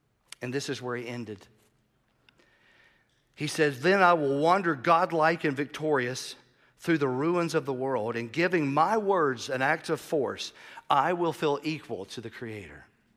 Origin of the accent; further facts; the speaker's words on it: San Francisco, California, United States; And I'm from San Francisco, and I just walked down here, and it's a little uncomfortable.